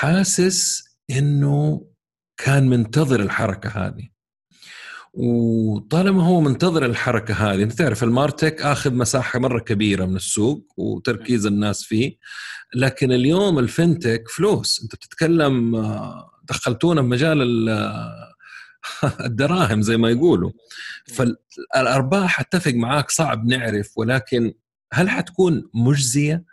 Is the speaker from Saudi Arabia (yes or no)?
yes; Saudi Arabia; إيه صار في تفكيك عندنا في السعودية